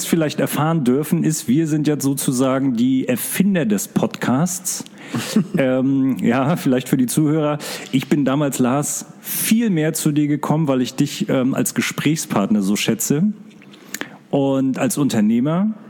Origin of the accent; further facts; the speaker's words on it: Mecklenburg-Vorpommern, Germany; Ich komme ja aus Mecklenburg-Vorpommern.